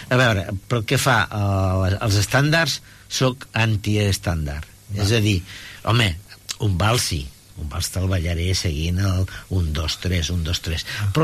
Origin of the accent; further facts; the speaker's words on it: Lleida, Catalonia, Spain; born there; vaig néixer a Lleida, a la plaça de Sant Martí